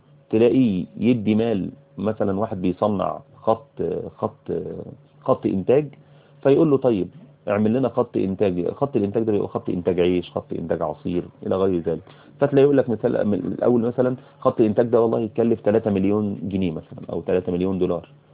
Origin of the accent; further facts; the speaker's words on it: Cairo, Cairo Governorate, Egypt; في القاهرة هنا مثلا، عندنا في القاهرة